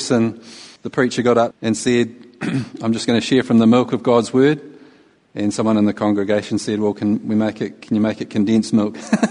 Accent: New Zealand; now in Holyhead, United Kingdom; We came from New Zealand about a year, well, it was 3 years and 3 months. We've been in Holyhead for a year and 3 months.

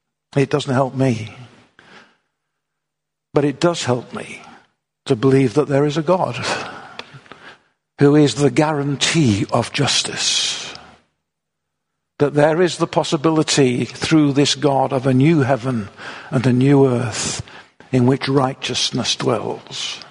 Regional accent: Manchester, North West England, United Kingdom; When I was growing up in Manchester, I was in an area which was quite near to where what we then call the Moors murders took place.

